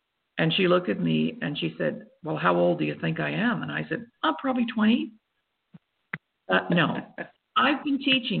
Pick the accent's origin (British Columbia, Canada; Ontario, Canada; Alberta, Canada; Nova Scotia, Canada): Nova Scotia, Canada; I'm from the East Coast, Canada, in a province called Nova Scotia. We're just north of Maine. So if you know where the state of Maine is, and you go across the border into Canada, that's the neck of the woods that I'm from.